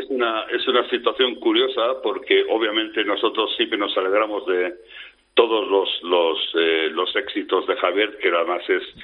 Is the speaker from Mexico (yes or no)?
yes; Mexico; born there; yo nací en México, igual que Javier.